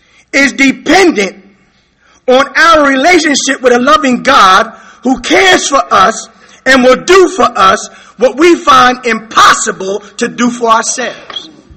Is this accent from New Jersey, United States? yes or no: yes; Trenton, New Jersey, United States; And for those who don't know, I'm from Trenton, New Jersey.